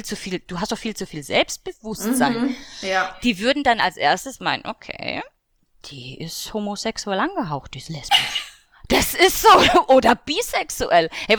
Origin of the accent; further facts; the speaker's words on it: Germany; also born or lived in France; dann kann ich ja eigentlich auch wieder zurück, weil das ist ja hier meine Heimat, Frankreich ist nicht meine Heimat.